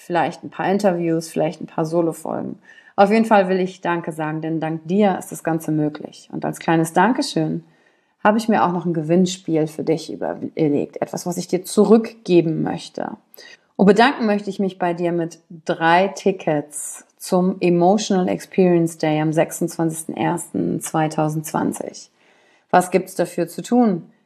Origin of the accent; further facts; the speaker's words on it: Wülfrath, North Rhine-Westphalia, Germany; aufgewachsen bin ich in Wülfrath. Das hast du vielleicht schon gehört. Bin am 16. März 1981 geboren und als Einzelkind groß geworden.